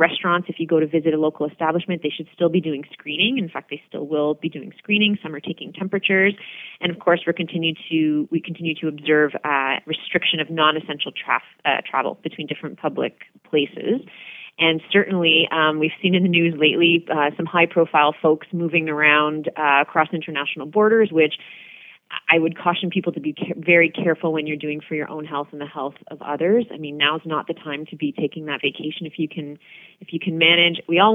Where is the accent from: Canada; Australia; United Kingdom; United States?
Canada; Milton, Ontario; I was born in Milton, as a matter of fact, and grew up in Ward 1 and spent most of my life in what is now Ward 1, as you say. And I always grew up on well water.